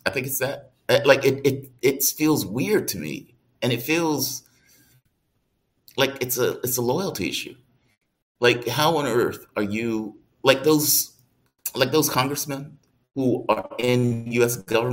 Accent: United States; when they realized I was American, they turned to perfect English.

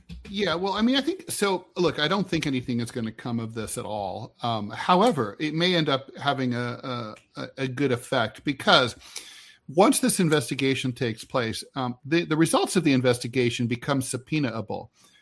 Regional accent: Dayton, Ohio, United States; I mean, there was a case in my hometown in Dayton where a dude was sitting at home.

